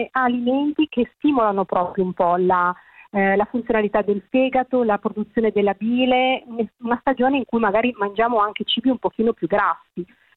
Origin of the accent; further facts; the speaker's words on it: Liguria, Italy; io adoro soprattutto quelli con le spine da ligure